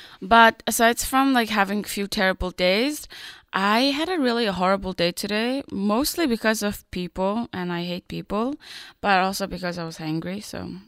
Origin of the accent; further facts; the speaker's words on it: Vancouver, British Columbia, Canada; I'm from Vancouver. The rain doesn't touch me.